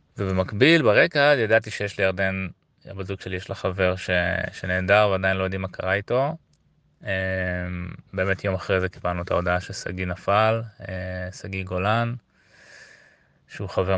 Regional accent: Ra'anana, Central District, Israel; also born or lived in Kfar Aza; אז אני מקיבוץ כפר עזה במקור. נולדתי בכפר עזה, עזבנו כשהייתי נורא נורא קטן, הייתי בן 4 בערך

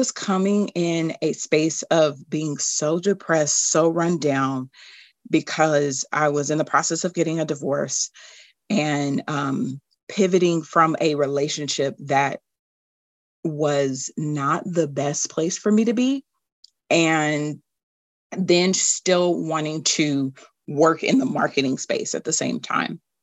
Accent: Los Angeles, California, United States; now in Nashville, United States; So 2017, I came back to Nashville from Los Angeles, California, where I was born and raised with my three girls.

